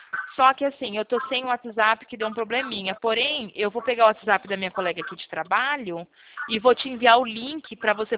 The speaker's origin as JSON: {"language": "Portuguese", "town": "Presidente Prudente", "region": "São Paulo", "country": "Brazil", "said": "Nós somos de Presidente Prudente."}